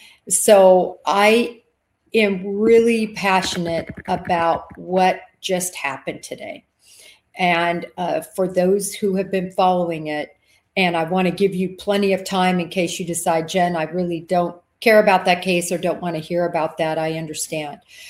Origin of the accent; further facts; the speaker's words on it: Texas, United States; And I think you all know I'm a Texan girl.